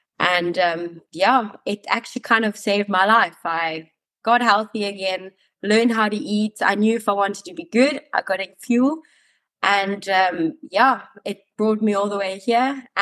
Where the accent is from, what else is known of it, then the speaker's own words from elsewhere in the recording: South Africa; now in Switzerland; So I'm currently living in Switzerland. I started my whole triathlon career about 8 years ago. I grew up in South Africa. I'm sure a lot of people can hear that by the accent. And I moved back to Switzerland 4 years ago.